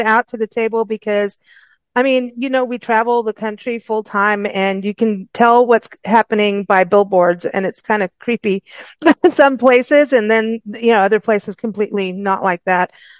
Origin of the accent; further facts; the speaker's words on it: South Africa; also born or lived in Kenya / England; I know I grew up in South Africa, in Kenya, in England